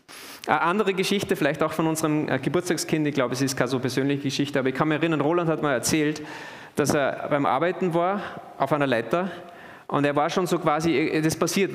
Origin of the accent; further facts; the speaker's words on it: Austria; bei uns als Österreicher